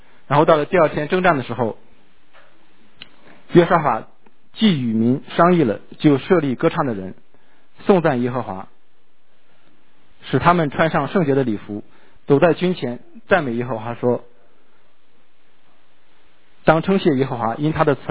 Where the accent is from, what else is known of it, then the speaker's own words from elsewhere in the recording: China; 就是我们从大陆来的人，我们在国内可能上政治课学过这么一段话